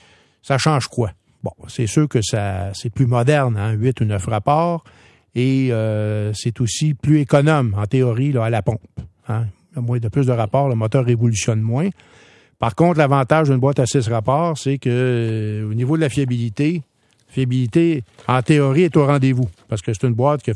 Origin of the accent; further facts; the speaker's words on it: Quebec, Canada; Ben, on s'en va vers ça chez nous, au Québec, parce qu'on est des producteurs d'électricité.